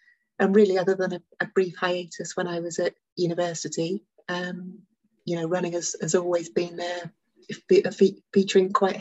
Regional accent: Brixham, South West England, United Kingdom; So I grew up in Brixham, which is about 25 minutes away from where I now live. So I grew up in Devon, spent my childhood here, and then went off to Birmingham.

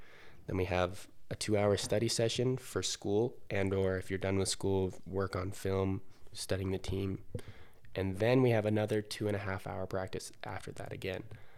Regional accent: Utah, United States; But, I mean, I'm from Utah, so we kind of have that, not really per se in our backyard

